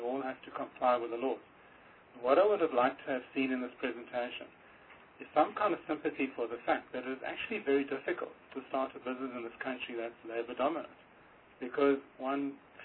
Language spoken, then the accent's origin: English; South Africa; I really felt very proud as a South African sitting here